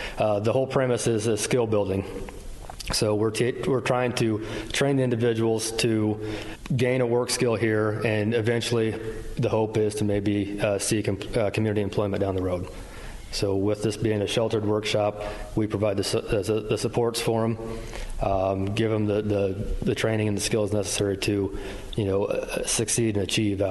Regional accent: Pleasantville, United States; now in Knoxville, United States; Grew up in Pleasantville.

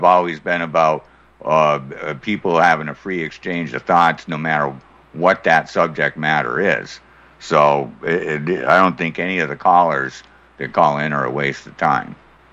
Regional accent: Massachusetts, United States; I am from the Commonwealth of Massachusetts, where the Agenda 21 bomb went off

